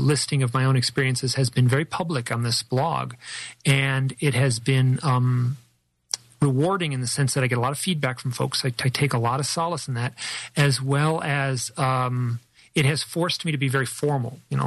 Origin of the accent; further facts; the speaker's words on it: Michigan, United States; Beautiful autumn in the Midwest. I grew up in Michigan.